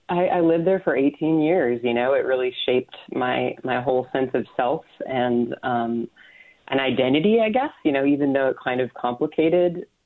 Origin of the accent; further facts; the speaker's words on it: Mount Horeb, Wisconsin, United States; moved away; You know, I've been gone for a long time now, and you know, the way that I look at my hometown has changed kind of drastically since I was there.